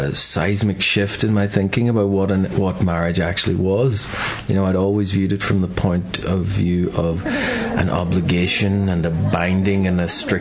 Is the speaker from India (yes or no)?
no; Ulster, Ireland; I'm from Donegal here, born and reared.